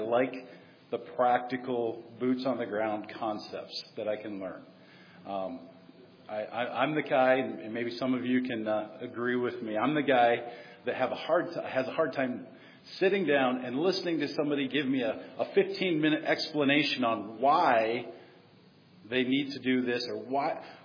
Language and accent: English; Syracuse, New York, United States; I think the last time we came up, we came from DuBois, Pennsylvania. And this time I hail from Syracuse, New York.